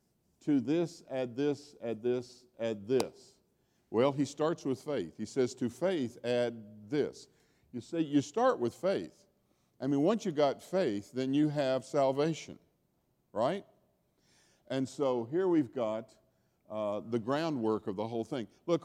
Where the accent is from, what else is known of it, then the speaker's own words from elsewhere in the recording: the South, United States; yes, of course, you know, you think that, but I'm from the South, and I know it's a virtue.